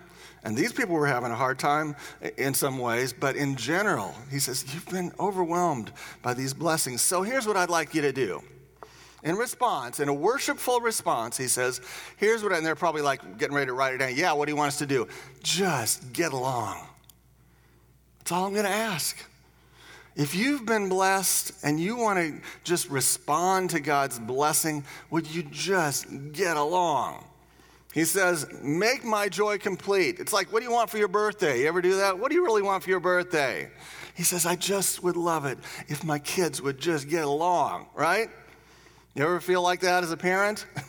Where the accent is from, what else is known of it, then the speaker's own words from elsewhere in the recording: United States; born there; I was born in America.